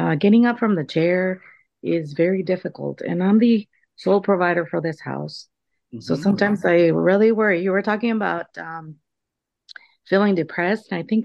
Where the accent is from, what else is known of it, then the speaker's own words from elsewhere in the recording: California, United States; now in Portland, United States; I live in Portland, Oregon right now, but I'm from California.